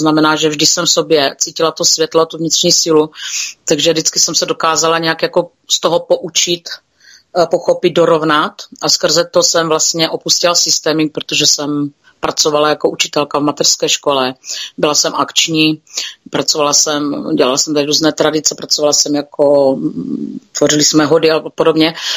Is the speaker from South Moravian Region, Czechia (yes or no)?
yes; South Moravian Region, Czechia; Pocházím z Jižní Moravy, kousek od Pálavy, jo, jsou tady z menší vesnice a miluji svůj kraj, miluji to, že jsme Moravani